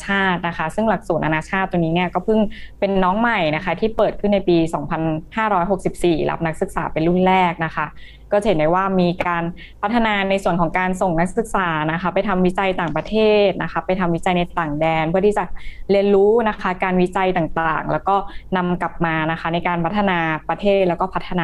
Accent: Bangkok, Thailand; born there; now in Nakhon Si Thammarat, Thailand; เป็นคนกรุงเทพโดยกำเนิดค่ะ

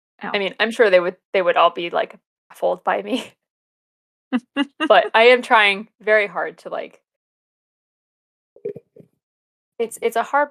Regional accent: West Virginia, United States; I could see, like, literally the town, which is smaller than the town I grew up in West Virginia.

